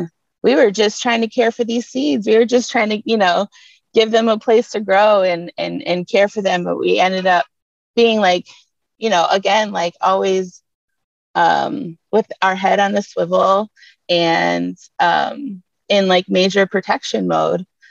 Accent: Detroit, Michigan, United States; I was born and raised right in Detroit

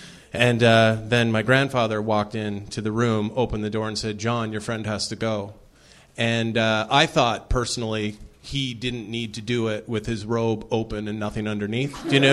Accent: Canada; I'm from Canada originally

